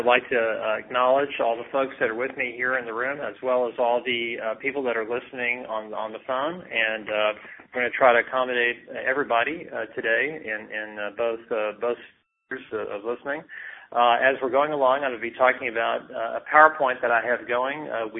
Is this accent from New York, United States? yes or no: no; Houston, Texas, United States; born there; I was born here in a hospital that no longer exists downtown. It was the St. Joseph's Maternity Ward, which is a beautiful Art Deco building.